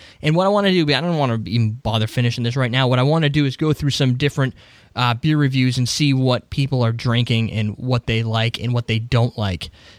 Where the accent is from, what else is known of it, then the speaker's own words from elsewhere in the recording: England, United Kingdom; I guess I'm English, so I call it Entire.